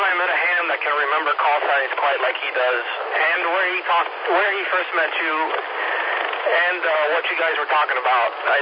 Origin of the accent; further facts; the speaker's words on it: Buford, Georgia, United States; Gwinnett County in the city called Buford. It's right by Lake Lanier. Southwest corner of Lake Lanier, right there.